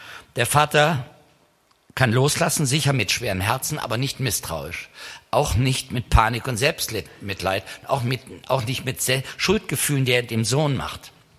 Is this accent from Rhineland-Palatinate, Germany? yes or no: no; Hesse, Germany; Heute bei uns in Kassel, da wo ich herkomme aus der Nähe, hat die Müllabfuhr ein tolles Marketing.